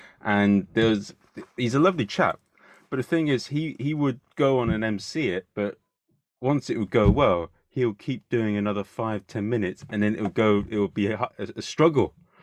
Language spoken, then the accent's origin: English; London, United Kingdom; I said I was from London, I was performing there.